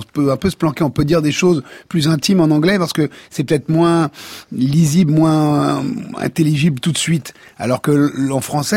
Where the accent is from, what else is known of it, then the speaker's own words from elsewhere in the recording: Neuilly-sur-Seine, Île-de-France, France; born there; Ouais, enfin, je suis né à Neuilly, mais j'y ai vécu peut-être 6 mois à peine.